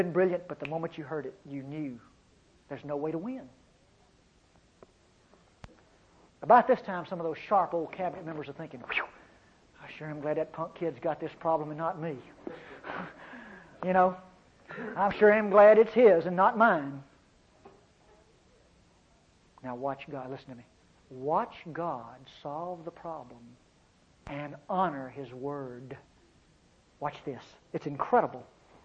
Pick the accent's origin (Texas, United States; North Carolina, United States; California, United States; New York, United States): Texas, United States; But some places over in Texas, see, I'm from Texas, we have some of those kind of problems over in Texas.